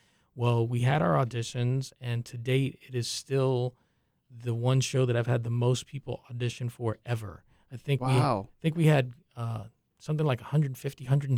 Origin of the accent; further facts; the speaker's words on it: New York City, New York, United States; I'm Cuban American. I'm born here, but my parents are from Cuba. And I spent a lot of my childhood in that neighborhood. My best friend actually lived in that neighborhood. I lived a little further down on 133rd and Broadway.